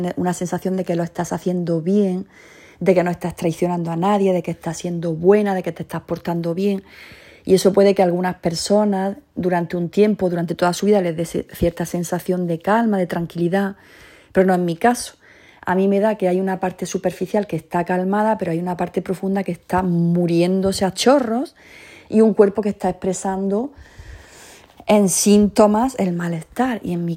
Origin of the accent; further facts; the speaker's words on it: Andalusia, Spain; yo nací en un pueblo de Jaén, España, y que ahí en mi pueblo y en mi familia y en mi entorno